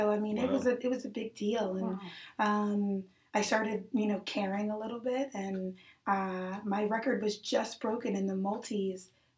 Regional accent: New Jersey, United States; also born or lived in Queens, New York; Yeah, I was born in Queens, New York, mm-hmm. and my mother's a single parent, and so she moved us out of the city, and we moved pretty much all around South Jersey.

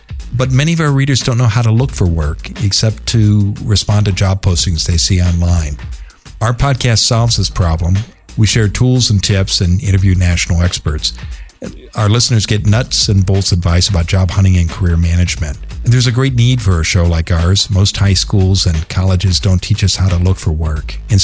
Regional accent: Portland, Oregon, United States; I'm from Portland, Oregon.

